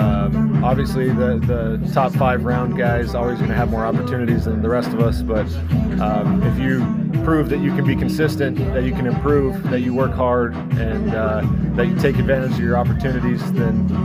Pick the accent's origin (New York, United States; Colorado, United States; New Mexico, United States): New Mexico, United States; Albuquerque; I'm from Albuquerque, New Mexico.